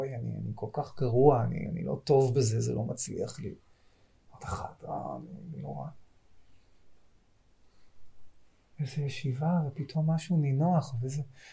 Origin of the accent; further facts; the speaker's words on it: Holon, Tel Aviv District, Israel; בחולון, העיר שגדלתי בה